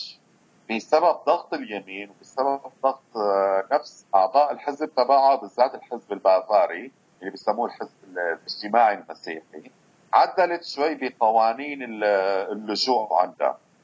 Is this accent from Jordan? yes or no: no; Syria; كوننا سوريين وبهمنا كثير موضوع اللاجئين